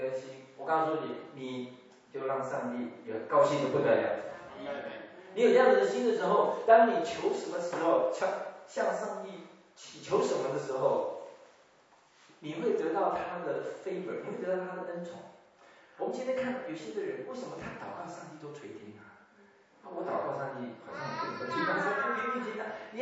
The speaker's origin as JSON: {"language": "Chinese", "country": "Taiwan", "tie": "born or raised there", "said": "尽管我们都是在台湾成长，生在台湾，长在台湾"}